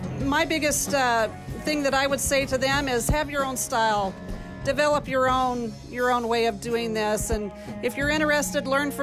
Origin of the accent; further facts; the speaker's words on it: Arizona, United States; Yes, I grew up cattle ranching on the White Mountain Apache Reservation there close to Fort Apache